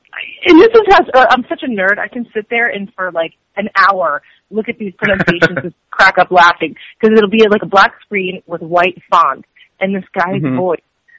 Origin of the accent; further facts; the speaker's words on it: New York, United States; I mean, I grew up in New York.